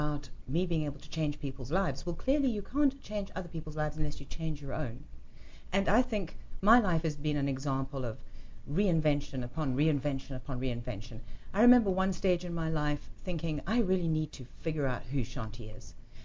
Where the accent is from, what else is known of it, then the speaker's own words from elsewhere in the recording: Kingston, London, United Kingdom; born there; also born or lived in South Africa; I was born initially in Kingston, Surrey, yes, but I spent the greater part of my life in South Africa.